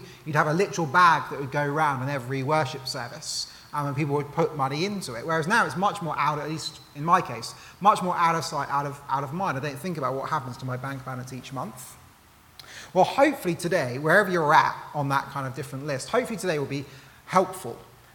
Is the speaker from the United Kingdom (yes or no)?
yes; United Kingdom; I won't tell you because I'm British and it's awkward.